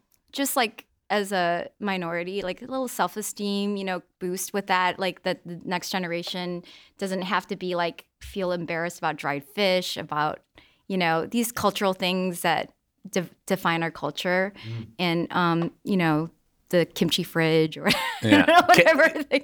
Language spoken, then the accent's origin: English; Midwest, United States; because I grew up in the Midwest and, you know, people are comforted.